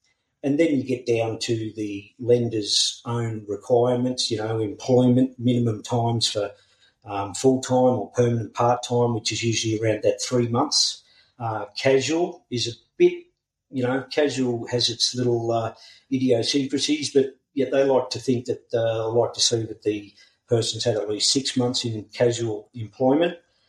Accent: New South Wales, Australia; I was migrating down from New South Wales, country New South Wales, and, had 6 or 7 years in Melbourne before moving to sunny Queensland for a bit of a sea change and a bit better weather than good old Melbourne town.

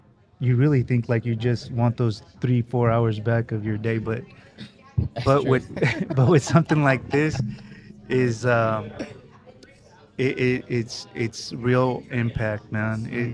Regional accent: Stockton, California, United States; You know, I'm from Stockton. I drove by here earlier today just to see where the headquarters was going to be at, and it's right smack in the middle of downtown Stockton.

